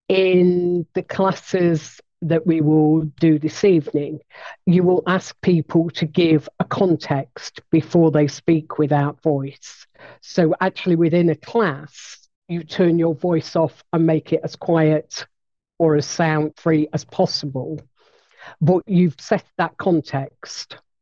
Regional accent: Nottingham, East Midlands, United Kingdom; accent: broad Nottingham; you probably listen to my accent, which does have a hint of broad Nottingham.

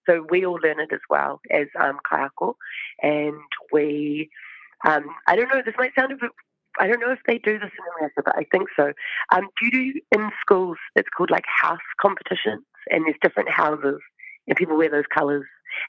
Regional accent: New Zealand; I'm from New Zealand

